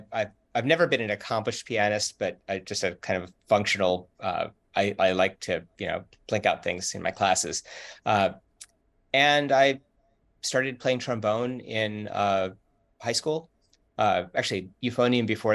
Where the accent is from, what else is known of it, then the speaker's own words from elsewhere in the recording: Cleveland, Ohio, United States; So I'm from Cleveland, Ohio, where we met at that conference.